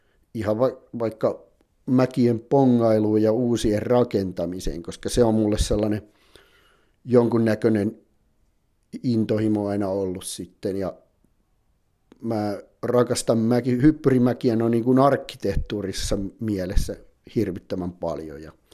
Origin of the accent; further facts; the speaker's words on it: Valkeakoski, Pirkanmaa, Finland; täältä paikallisia, kun ollaan Valkeakoskelta